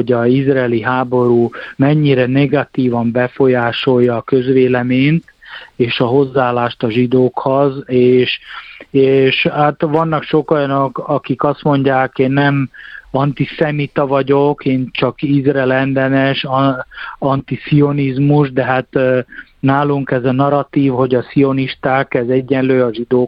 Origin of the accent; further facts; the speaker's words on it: Slovakia; magyarok vagyunk a magyar lakta területről, Magyarországon azt szokás mondani, hogy felvidéki magyarok, úgyhogy mi innen származunk